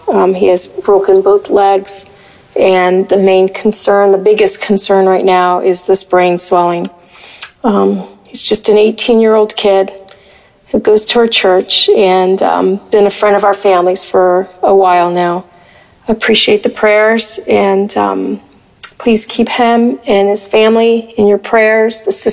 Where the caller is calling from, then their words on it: Alberta, Canada; I'm calling from Alberta